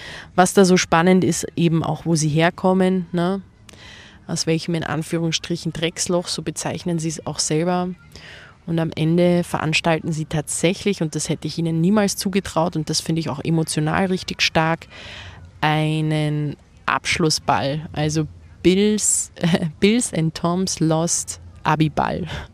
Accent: Austria; Dann haben mein Mann und ich Braunschlag geguckt als echte Österreicherin natürlich.

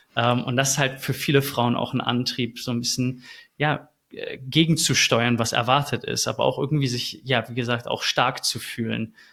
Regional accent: Essen, North Rhine-Westphalia, Germany; now in Netherlands; Ich komme aus Deutschland, aus Essen. Sehr schön, sehr schöne Stadt. Und ich bin 31 Jahre alt, wohne nun in den Niederlanden

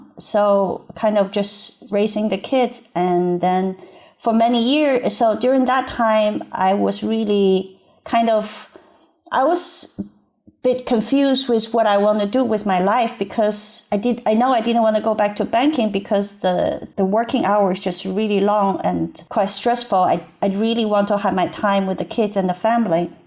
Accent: Beijing, China; English is a second language; moved away as an adult; also born or lived in Nova Scotia, Canada; So I was born and raised in Beijing in China, and I grew up there and I studied. Then it's around 2000, I left China and went to Canada to study.

